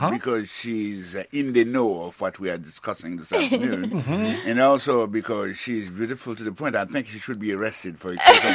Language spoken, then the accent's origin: English; Haiti; you know, I'm from Haiti.